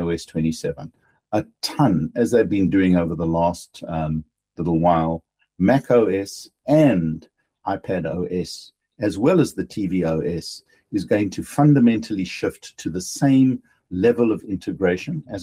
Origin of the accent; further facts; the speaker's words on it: South Africa; accent: South African English; Maybe I'm not South African English enough for it.